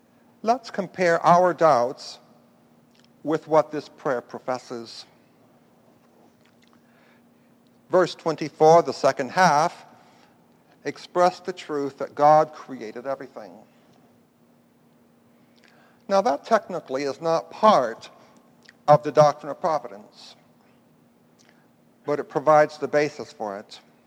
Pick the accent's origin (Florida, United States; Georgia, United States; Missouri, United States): Florida, United States; I'm from Florida, and often I think of the hurricanes.